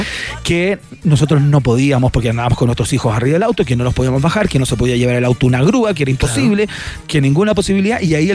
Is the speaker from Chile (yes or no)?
yes; Chile; como somos chilenos, cuando vamos al cajero a sacar plata